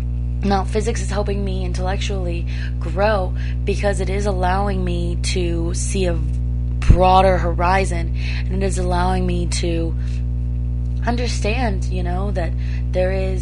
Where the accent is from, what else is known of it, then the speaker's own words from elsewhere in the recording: Simi Valley, California, United States; So I'm like, I'm from San Fernando Valley, and they kind of understand it. It's not because I have anything against Simi